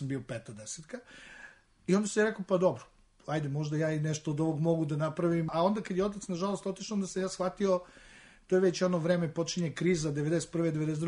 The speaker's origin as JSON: {"language": "Serbian", "town": "Niš", "region": "Nišava District", "country": "Serbia", "tie": "born or raised there", "said": "Sticajem okolnosti, već pre Erasmusa sam ja bio izabran za visiting profesora u Nišu, u mom rodnom gradu"}